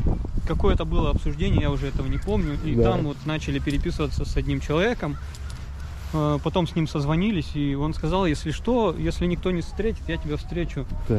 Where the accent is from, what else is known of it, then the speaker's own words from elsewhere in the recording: Russia; Да, конечно, я из России.